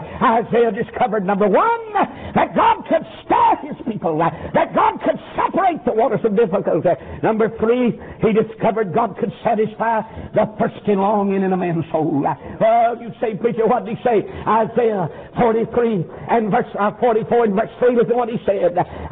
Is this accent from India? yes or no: no; North Carolina, United States; I'm from North Carolina.